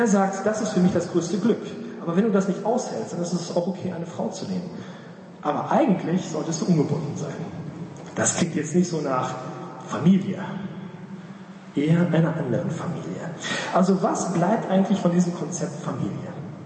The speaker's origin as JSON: {"language": "German", "town": "Bielefeld", "region": "North Rhine-Westphalia", "country": "Germany", "tie": "born or raised there", "said": "Kommt aus meiner Heimatstadt Bielefeld."}